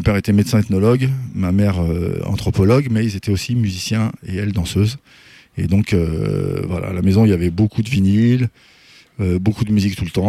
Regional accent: France; also born or lived in Brazil; après un passage au Brésil avec mes parents, ils ont décidé de venir en France. Donc c'est là où j'ai grandi, où j'ai été éduqué, où j'ai suivi l'école et où aussi j'ai appris à faire de la musique

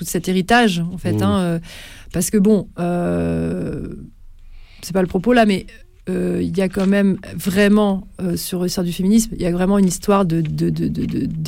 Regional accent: Brittany, France; moi en l'occurrence je viens de Bretagne, donc une gavotte bretonne

